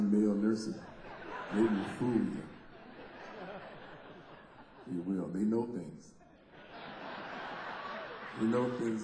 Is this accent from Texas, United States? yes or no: no; Compton, California, United States; I can only get so dirty, I'm from Compton.